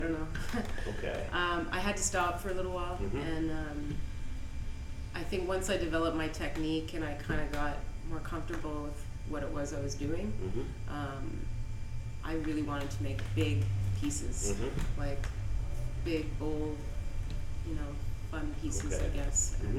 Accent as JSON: {"language": "English", "town": "Wallaceburg", "region": "Ontario", "country": "Canada", "tie": "born or raised there", "said": "It's called Wallaceburg. So I kind of grew up with huge Detroit influence."}